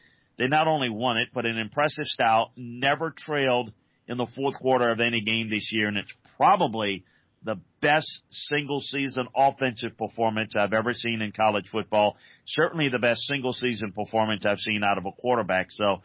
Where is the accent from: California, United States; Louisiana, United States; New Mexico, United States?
Louisiana, United States; Yeah. Yeah, I grew up in South Louisiana in a little town between Baton Rouge and New Orleans, and grew up going to LSU games with my mother, my father, my brother